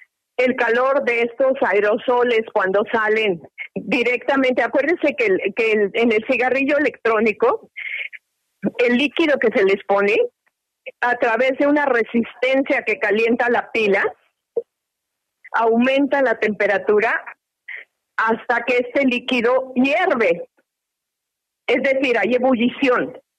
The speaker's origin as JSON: {"language": "Spanish", "country": "Mexico", "said": "ahorita por las condiciones que tenemos en mi país"}